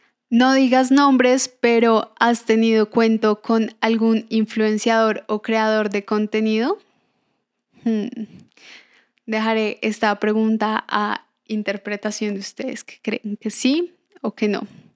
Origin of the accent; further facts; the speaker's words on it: Bogotá, Colombia; accent: rolo; Yo soy colombiana, soy de Bogotá, nos dicen rolos, de ahí es mi acento. Muchos a veces creen que soy mexicana, no soy mexicana, soy 100% colombiana.